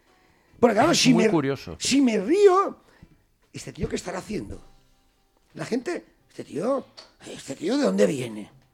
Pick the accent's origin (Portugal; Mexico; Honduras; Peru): Peru; Chiclayo, Lambayeque; Yo vengo de mi pueblo de Chiclayo